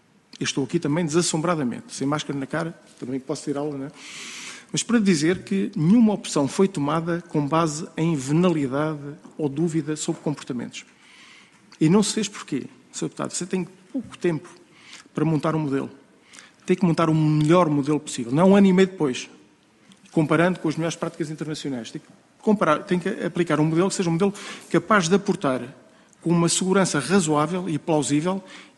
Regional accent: Portugal; nós, como portugueses

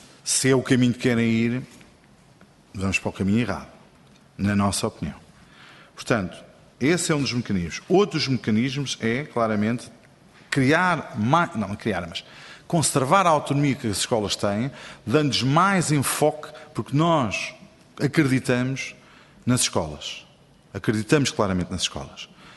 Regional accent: Odivelas, Lisbon, Portugal; nós os dois até somos de Odivelas

